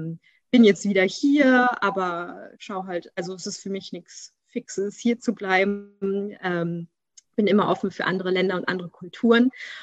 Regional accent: Berlin, Germany; Also ursprünglich bin ich eine der wenigen Ur-Berliner noch mit Eltern und Großeltern, alle aus Berlin.

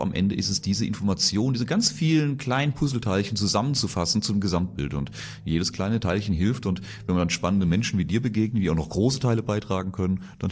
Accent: Reilingen, Baden-Württemberg, Germany; Im Badischen, Mannheim-Heidelberg, das ist meine Region, da unten Schwetzingen, Reilingen heißt das Ort und da bin ich aufgewachsen und da bin ich stolzer Badener, Kurpfälzer.

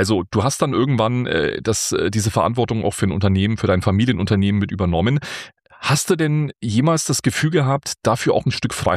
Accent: Bavaria, Germany; in Strullendorf. Das ist eine Gemeinde im oberfränkischen Landkreis Bamberg. Und wer es bis jetzt noch nicht gehört hat, wir sind beide aus Oberfranken.

